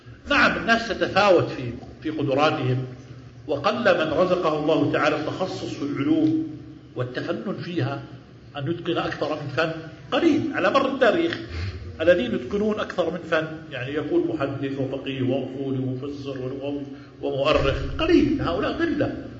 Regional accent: Palestine; بعض إخواننا من علماء بلادنا فلسطين

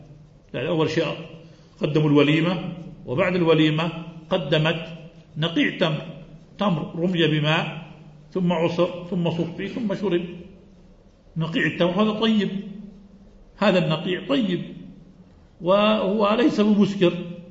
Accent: Jordan; البوضة عندنا في الأردن هي الآيس كريم التي تؤكل

